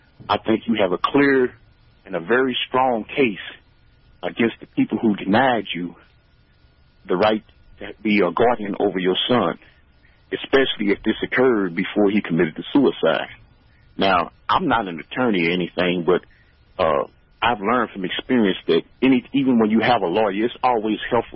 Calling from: United States; I'm calling from Midtown.

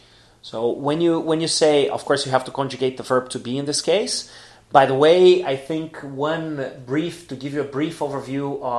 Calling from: Porto Alegre, Rio Grande do Sul, Brazil; English is a second language

